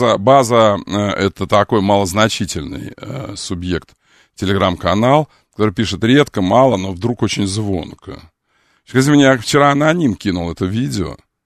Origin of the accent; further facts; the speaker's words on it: Ukraine; Я могу так говорить, извините, потому что я сам украинец.